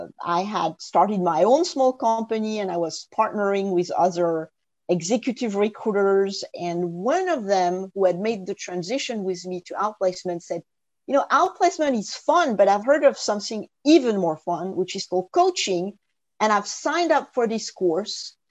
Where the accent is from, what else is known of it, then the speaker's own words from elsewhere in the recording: France; English is a second language; I was born and raised in France and didn't get to learn English until my teenage years.